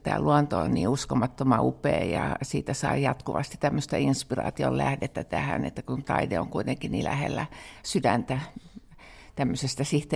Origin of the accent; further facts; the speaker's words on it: Helsinki, Uusimaa, Finland; mä olen sitten paljasjalkainen helsinkiläinen, joka on tullut sitten tänne